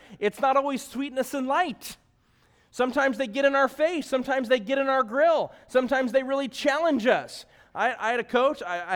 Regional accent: Chicago, Illinois, United States; also born or lived in Wisconsin, United States; I'm from Chicago, so we've been Bears fans our entire lives

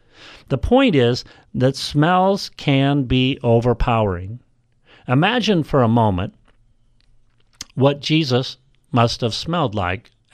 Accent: Midwest, United States; Growing up in the Midwest, the smell of freshly cut grass or the smell of harvest was a wonderful smell.

